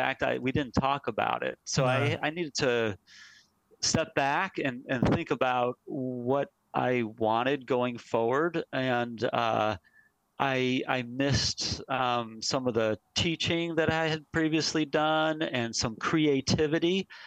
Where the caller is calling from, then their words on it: Maryland, United States; Tuning in from Maryland in the USA.